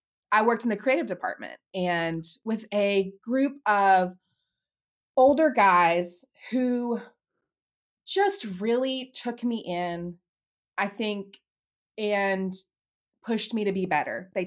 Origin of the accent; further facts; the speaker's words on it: United States; I grew up in the Panhandle, home of the finest donut in the land.